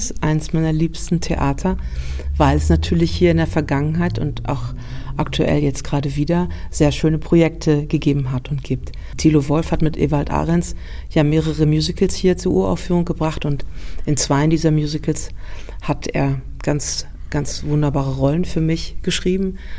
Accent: Berlin, Germany; also born or lived in Vienna; ich bin in der vierten Generation Berlinerin. Meine Urgroßeltern waren schon in Berlin. Ich bin aufgewachsen in Berlin zur Schule gegangen. Bin allerdings nach Wien zur Ausbildung sozusagen nach Österreich gegangen.

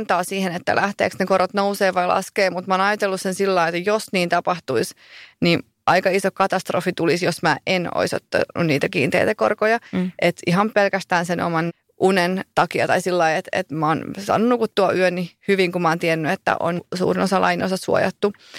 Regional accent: Tampere, Pirkanmaa, Finland; Siis mä oon Tampereelta kotoisin

